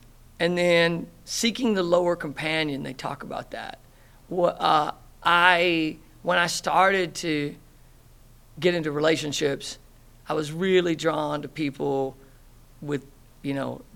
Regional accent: the South, United States; But yeah, I grew up in the South.

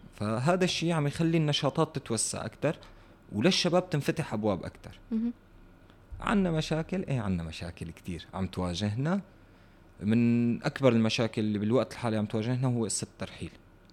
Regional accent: Syria; now in Istanbul, Turkey; يعني هلا نحن قلنا هون 10 سنين كسوريين

